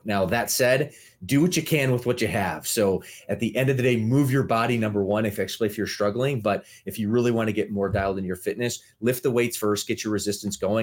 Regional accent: Midwest, United States; I was a huge Lakers fan back in the day, growing up in the Midwest.

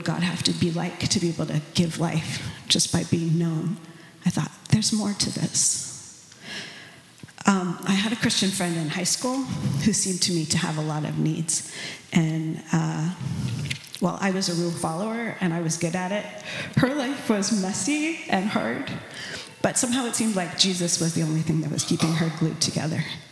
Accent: Washington, District of Columbia, United States; Well, I grew up in Washington, D.C. in kind of transplanted Mormon culture. And it was a committed Mormon family. It was just loving parents, deep roots in Utah pioneer culture.

